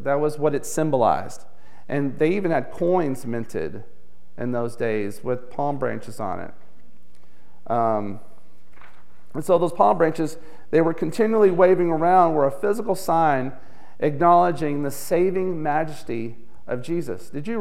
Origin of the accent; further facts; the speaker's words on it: Alabama, United States; I'm a Crimson Tide guy. I'm from Alabama. I graduated from Alabama.